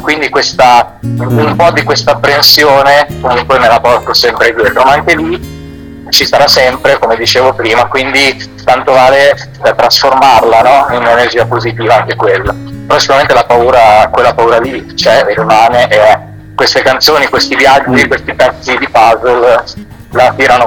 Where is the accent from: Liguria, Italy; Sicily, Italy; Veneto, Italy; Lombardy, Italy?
Liguria, Italy; Genoa; che da genovese, vuol dire, è una data che si sente